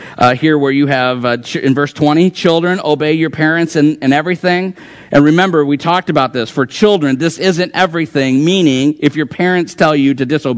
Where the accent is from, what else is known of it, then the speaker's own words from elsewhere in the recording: Rockford, Illinois, United States; I said I grew up in Rockford, Illinois.